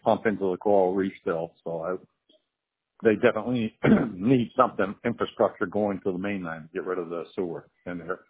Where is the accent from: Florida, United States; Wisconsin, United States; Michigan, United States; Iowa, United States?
Florida, United States; No, I'm from the Keys, and they definitely they're developing too fast.